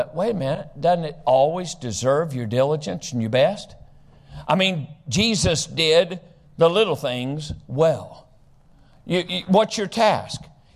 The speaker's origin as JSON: {"language": "English", "region": "West Virginia", "country": "United States", "said": "I'm originally from West Virginia, stereotypical West Virginia. That's where I'm from. I'm a hillbilly."}